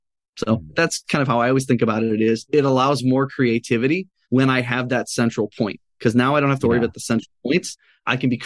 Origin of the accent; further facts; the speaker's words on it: Chicago, Illinois, United States; I grew up in Chicago, so I'm a diehard Bulls fan.